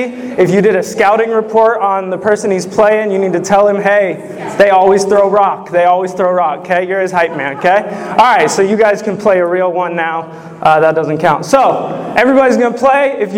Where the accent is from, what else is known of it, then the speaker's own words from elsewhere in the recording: Lincoln, Nebraska, United States; I am from Lincoln, Nebraska.